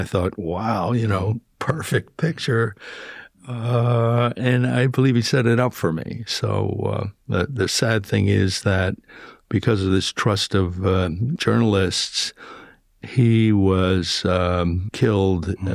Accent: United States; I say my own country, but I am Japanese American, and grew up in the United States with not a lot of knowledge about Japan.

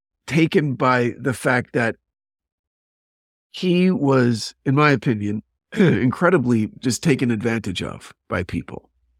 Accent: New Jersey, United States; it started with a murder in my hometown when I was 14 in New Jersey.

